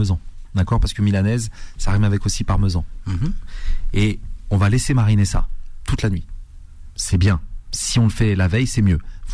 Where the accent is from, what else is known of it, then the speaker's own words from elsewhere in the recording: Kabylie, Algeria; Ça peut être du pain Harlem, comme on dit chez nous en Kabyle